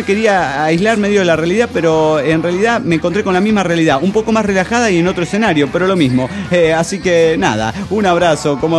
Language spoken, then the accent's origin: Spanish; Panama; de Panamá.